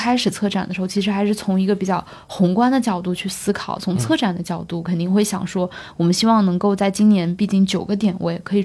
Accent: Taiyuan, Shanxi, China; 因为我是太原人，所以我父母他们都是太原钢铁有限公司这个集团周遭的这种员工

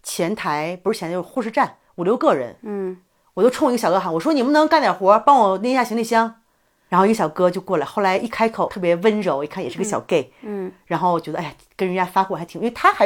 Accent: Mexico; 我们墨西哥人我们是 O 型，我们是像 O 一样这么粗。

